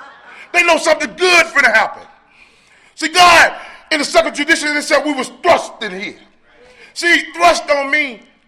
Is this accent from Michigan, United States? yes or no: no; Atlanta, Georgia, United States; I'm from Atlanta, right?